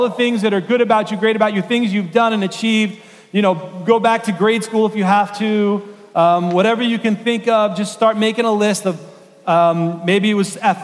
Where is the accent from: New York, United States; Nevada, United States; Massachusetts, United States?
New York, United States; New York City; I'm from New York City, so that's like my claim to fame